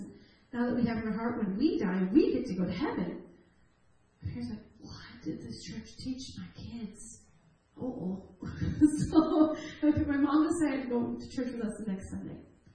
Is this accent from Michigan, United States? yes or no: yes; Michigan, United States; Now, we're from Michigan. Alligator's nowhere close to Michigan.